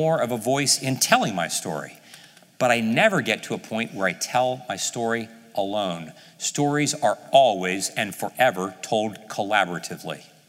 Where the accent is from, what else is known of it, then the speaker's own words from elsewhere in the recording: Ohio, United States; I was born and raised in Ohio, and my parents were 45 when I was born. Now in 1962